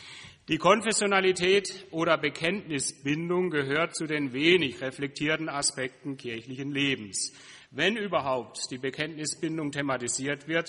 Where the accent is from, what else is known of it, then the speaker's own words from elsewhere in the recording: Karlsruhe, Baden-Württemberg, Germany; born there; now in Halle, Germany; gebürtiger Karlsruher. Und insofern ist es vielleicht nicht verwunderlich, dass ich jetzt in Halle bin, weil das ja Partnerstädte sind.